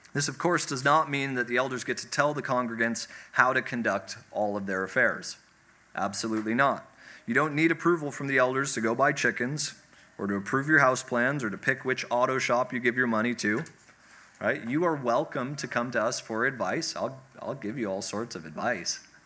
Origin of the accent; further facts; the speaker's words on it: Minnesota, United States; I grew up in Minnesota, and she was always just pointing out how beautiful God had made the world.